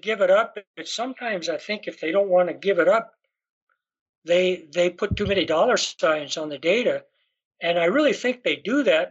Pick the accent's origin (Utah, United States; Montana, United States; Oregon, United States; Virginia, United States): Montana, United States; And in my home state of Montana, there were 17 reports that night.